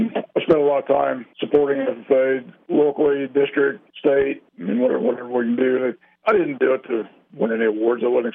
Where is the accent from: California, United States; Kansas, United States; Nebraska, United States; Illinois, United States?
Kansas, United States; Haddon; Well, I grew up in Washington County. Actually, grew up in Haddon, graduated North Central High School